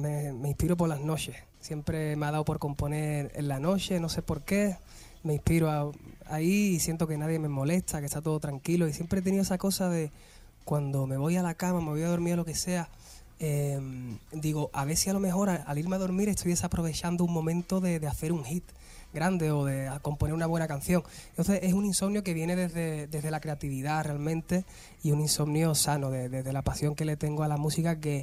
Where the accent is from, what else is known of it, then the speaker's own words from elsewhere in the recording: San Fernando, Andalusia, Spain; Nosotros venimos del mismo sitio, somos de San Fernando, Cádiz, los dos.